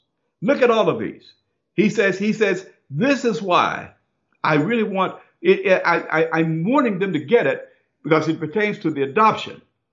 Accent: United States; born there; my ancestors were brought over here as slaves, but yet now I was born in America, so therefore Americans are my people.

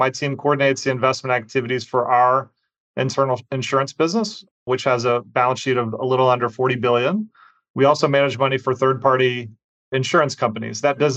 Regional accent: Muncie, Indiana, United States; So my hometown is Muncie, Indiana. So Middletown, USA. My first kind of W-2 job was in Muncie at a place called Midwest Homes for Pets.

